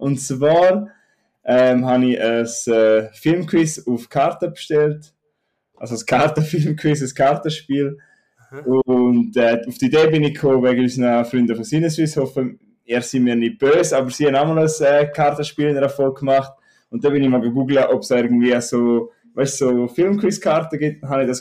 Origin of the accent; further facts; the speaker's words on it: Thurgau, Switzerland; Wir sind ja Schweizer und Thurgau